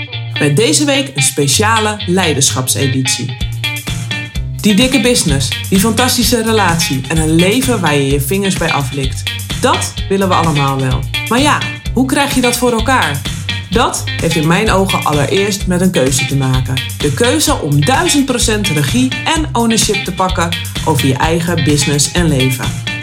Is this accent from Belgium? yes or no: no; Alkmaar, North Holland, Netherlands; Meestal zien we elkaar live, want we komen allebei uit het Alkmaarse inderdaad.